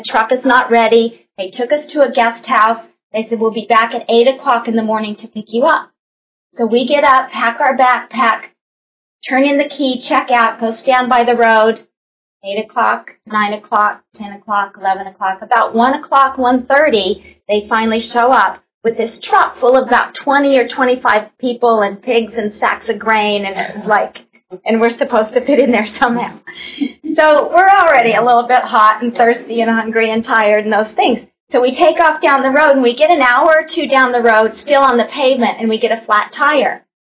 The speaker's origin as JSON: {"language": "English", "region": "Arizona", "country": "United States", "tie": "born or raised there", "said": "Because I grew up in Arizona with, you know, not peaches and plums. That stuff wouldn't grow where I live, but oranges did."}